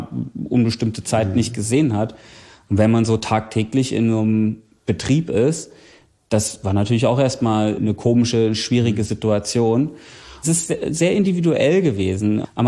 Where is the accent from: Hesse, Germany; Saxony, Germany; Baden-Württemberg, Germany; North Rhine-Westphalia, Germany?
Hesse, Germany; Bad Wildungen; In meiner Heimatstadt in Bad Wildungen wollte man das Bad schließen